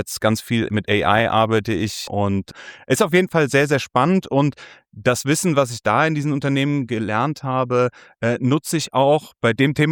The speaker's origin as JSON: {"language": "German", "town": "Frankfurt", "region": "Hesse", "country": "Germany", "tie": "born or raised there", "moved": "as an adult", "lives_now": "Munich, Germany", "said": "Also, ich bin Frankfurter Bub. Ich bin mittendrin in Frankfurt geboren und im Jahr 2007 bezüglich meines ersten Jobs nach München gekommen."}